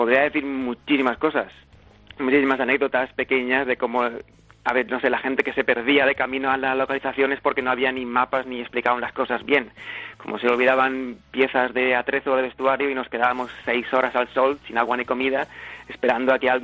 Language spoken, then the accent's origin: Spanish; Jerez, Andalusia, Spain; moved away as an adult; also born or lived in Madrid / London; Bueno, yo soy de Jerez, me fui a Madrid para estudiar la universidad ya en su día, estuve allí 10 años y hace como 3 años y medio me fui a vivir a Londres